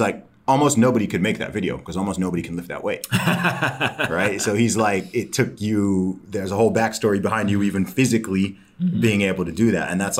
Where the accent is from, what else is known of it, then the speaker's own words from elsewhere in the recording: Saudi Arabia; also born or lived in United Kingdom; So I grew up in Saudi Arabia. I moved there when I was one. My family lived out there.